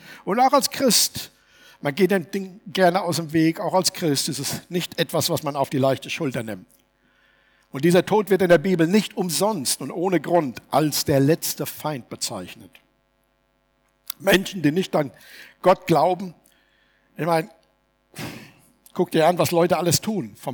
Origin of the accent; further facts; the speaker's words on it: Steinheim, Germany; ich bin in Steinheim geboren, dann ist die Familie nach Jürgesheim gezogen, da lebten wir einige Jahre, sind dann wieder nach Steinheim zurück.